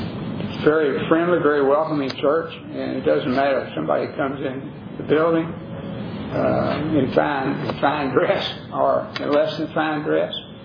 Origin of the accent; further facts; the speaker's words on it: Texas, United States; it's very easy for us as a Texan to look at others that are not, in my case, not Caucasian.